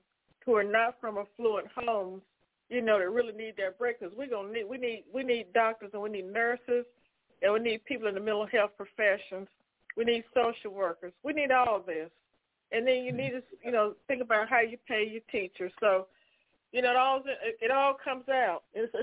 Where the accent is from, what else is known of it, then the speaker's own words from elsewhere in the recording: United States; I'm glad to be an American and someone of in as a Black American.